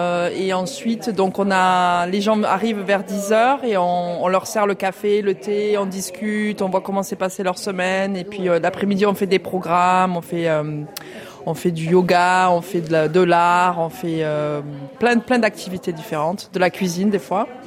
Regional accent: Nîmes, Occitanie, France; now in Italy; Je viens de Nîmes, dans le sud-est.

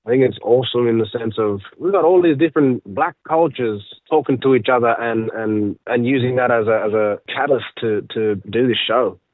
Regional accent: Tamworth, New South Wales, Australia; born there; I am Arunta Kavilaroy Bigamble, and so that would just mean my mom is Arunta and my dad is Kamilaroy with like roots in the Bigamble people. Born in Tamworth, 1993, and that's like the where I'm from.

